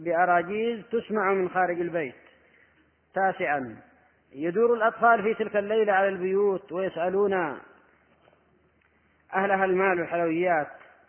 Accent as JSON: {"language": "Arabic", "region": "Hadramaut", "country": "Yemen", "said": "ومن العادات أيضا عندنا في حضرموت في هذا الشهر المبارك"}